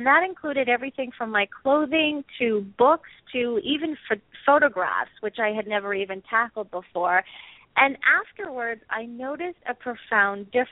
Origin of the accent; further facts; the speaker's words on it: Vermont, United States; now in Brooklyn, United States; Well, I grew up in Vermont, and I now live in Brooklyn, New York, in Bay Ridge.